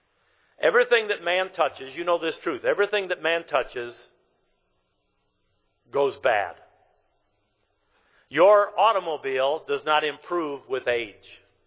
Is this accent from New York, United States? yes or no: no; Livonia, Michigan, United States; I was raised in Livonia, right outside of Detroit. Back then in the 1970s, it was 100,000 people.